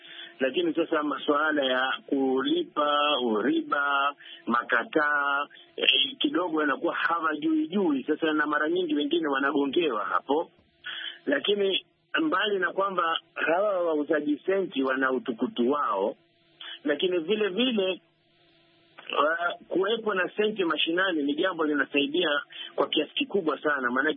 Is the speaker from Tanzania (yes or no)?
no; Tana River County, Kenya; Kwa mfano kama sahi kule kwetu Tana River tuna harakati ya kufadhilisha taasisi moja wanaita